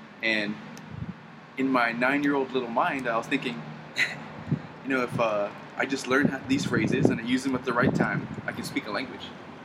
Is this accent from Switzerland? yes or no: no; Guam; I'm originally from Guam, born and raised here.